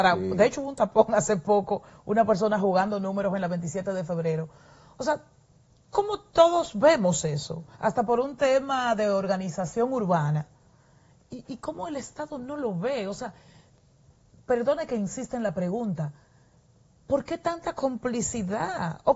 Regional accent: Cibao, Dominican Republic; yo soy cibaeña

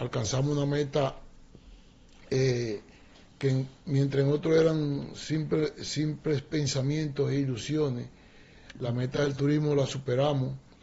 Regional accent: Jaibón, Valverde, Dominican Republic; Yo soy de Aguajediondo, de Jaibón.

